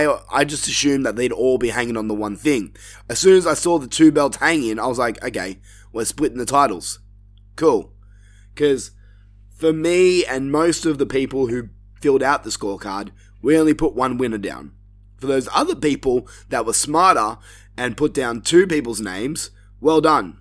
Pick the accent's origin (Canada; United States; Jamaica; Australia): Australia; obviously Grayson Waller being from my home country and my home city, this was a great moment.